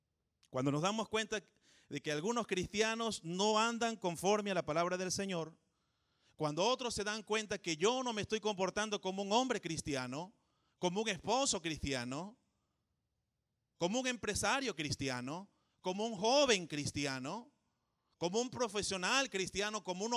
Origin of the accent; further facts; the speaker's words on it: Venezuela; de San Antonio de los Altos, cerca de Caracas, Venezuela. Y bueno, ahora hay que decir, soy venezolano, viviendo en Venezuela aún